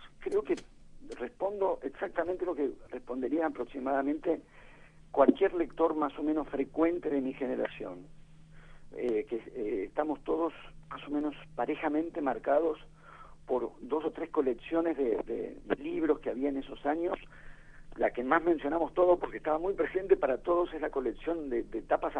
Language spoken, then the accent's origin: Spanish; Buenos Aires, Argentina; Yo soy de Buenos Aires, entonces sí, por saber, digamos, lo que pasa entre la ciudad y su ritmo.